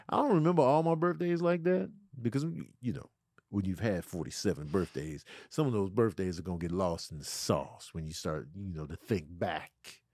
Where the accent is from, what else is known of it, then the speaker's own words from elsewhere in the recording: Chicago, Illinois, United States; So, you know, growing up in Chicago's big segregation. So this introduced me to a whole nother culture I had no idea about. Like growing up in Chicago, it was mainly black and white. We lived on the black side of town.